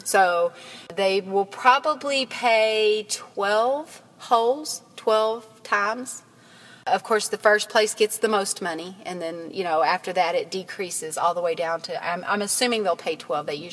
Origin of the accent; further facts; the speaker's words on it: Pecos, Texas, United States; I am from Pecos, and I go to a handful of rodeos a year.